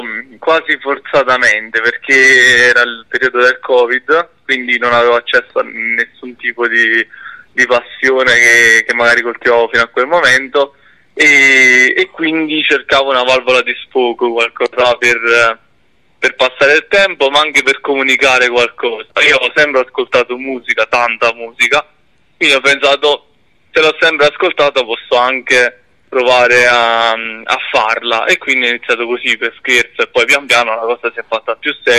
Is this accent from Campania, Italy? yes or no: yes; Campania, Italy; No, io sono della Campania.